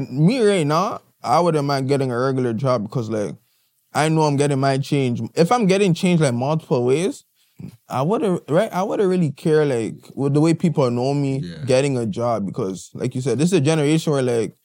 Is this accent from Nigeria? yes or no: yes; Nigeria; now in Toronto, Canada; I'm Nigerian still.